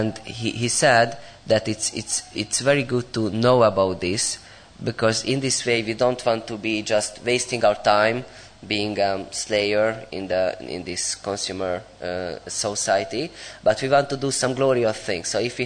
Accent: Hungary; English is a second language; And I said, I came from Hungary.

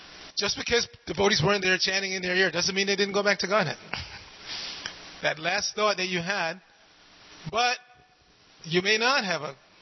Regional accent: New York, United States; I'm from New York. I was raised on bagels.

